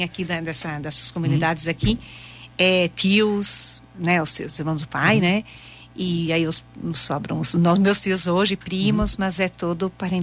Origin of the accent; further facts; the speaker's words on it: Farroupilha, Rio Grande do Sul, Brazil; eu nasci aqui, sou natural daqui de Farroupilha, mas aqui da linha Palmeiro, Bugubusa, né? Foi ali que nasci.